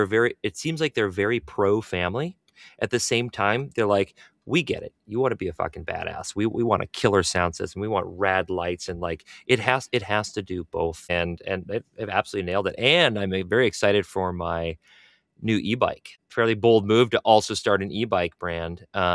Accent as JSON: {"language": "English", "region": "Minnesota", "country": "United States", "said": "I come from Minnesota, went to school in Madison, left of center guy my whole life, always will be."}